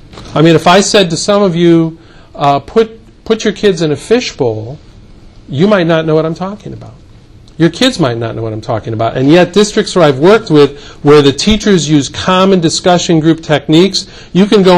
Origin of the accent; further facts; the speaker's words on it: Rochester, New York, United States; In New York State, where I'm from Rochester, New York, I forgot to mention that.